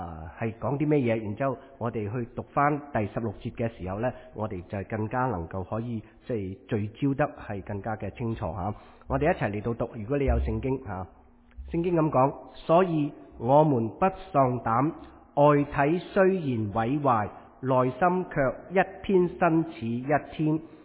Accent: China; 他就用瓦器，即是我们中国人

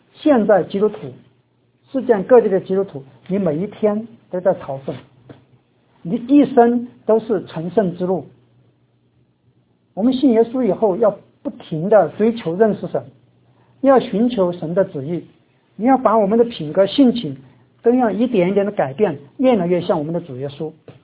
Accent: China; born or raised there

